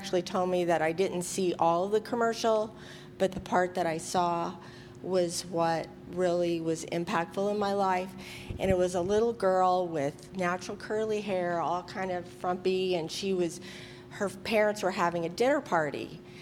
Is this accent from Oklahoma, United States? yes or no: yes; Oklahoma, United States; I grew up in Oklahoma with my parents. I grew up in a Christian home.